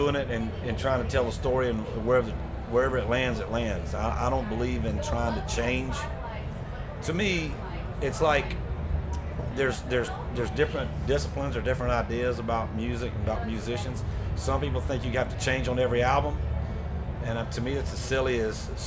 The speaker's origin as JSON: {"language": "English", "region": "Florida", "country": "United States", "tie": "born or raised there", "said": "I was born and raised in the Southern culture. And honestly, you know, I'm 25 minutes from the Georgia line."}